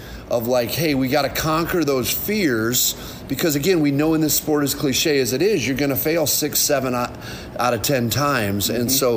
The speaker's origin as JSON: {"language": "English", "town": "Napoleon", "region": "Ohio", "country": "United States", "tie": "born or raised there", "also_born_or_lived": "Akron", "said": "I'm an old Northwest Ohio kid. I was born in Akron. My dad was in sales, so we lived all over. And I got the bug in little old Napoleon, Ohio."}